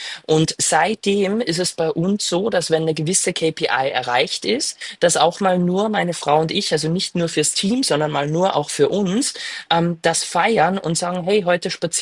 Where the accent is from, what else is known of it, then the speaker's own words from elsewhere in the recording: Austria; wie wir bei uns in Österreich sagen.